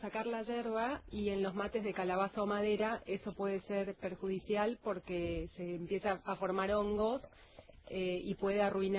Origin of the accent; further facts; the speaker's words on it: Misiones, Argentina; born there; moved away as an adult; now in Buenos Aires, Argentina; eso es típico del noreste argentino donde yo nací, en Misiones. Misiones, Corrientes, Chaco, Formosa. Recuerdo cuando me vine a vivir a Buenos Aires en el 2001